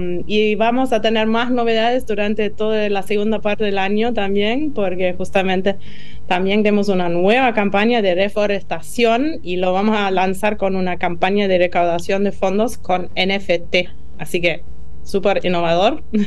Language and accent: Spanish; Germany; Spanish is a second language; Siendo alemana, digamos, siempre uno viene con ideas, pero las ideas van ida y vuelta.